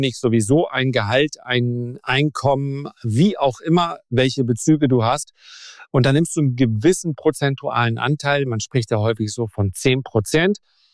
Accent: Northern Germany, Germany; wie man bei uns im Norden sagt.

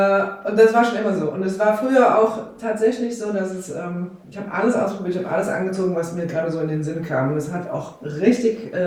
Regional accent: Groningen, Netherlands; moved away as an adult; now in Koblenz, Germany; Also ich komme ja von Holland, aus Groningen. bin da geboren und habe da, bis ich 22 war ungefähr, gelebt. Mhm. Und dann bin ich durch Zufall in Koblenz gelandet.

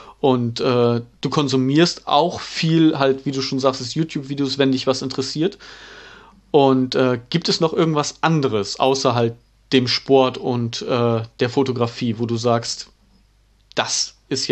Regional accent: Emden, Lower Saxony, Germany; Also ich komme aus Emden. Und da sieht es genauso aus.

